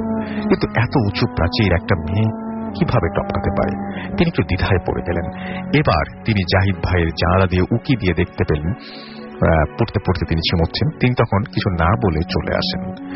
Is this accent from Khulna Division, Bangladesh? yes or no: yes; Khulna Division, Bangladesh; আমার গ্রামের বাড়ি চুয়াডাঙ্গা জেলার একটি গ্রামে।